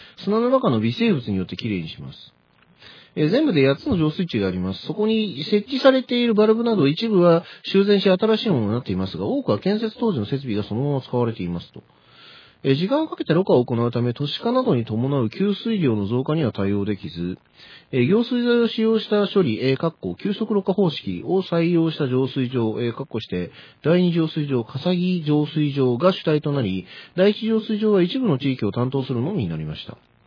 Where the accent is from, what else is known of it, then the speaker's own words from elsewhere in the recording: Akishima, Tokyo, Japan; 実家がですね、東京都昭島市というところです。で、立川と八王子の間にあるっていう説明で